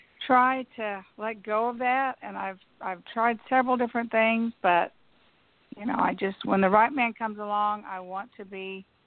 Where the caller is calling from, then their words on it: Missouri, United States; also born or lived in Corcoran, California; I'm calling from Missouri.